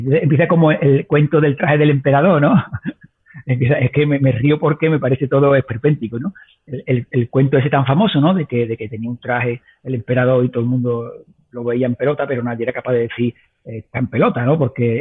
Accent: Andalusia, Spain; salgo de mi pueblo, de mi pequeño pueblo, como digo, vivo al lado de Sevilla, a 30 kilómetros de Sevilla

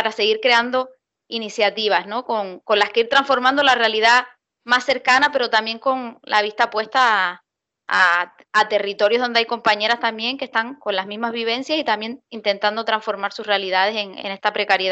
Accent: Canary Islands, Spain; en territorios como el nuestro, como el canario

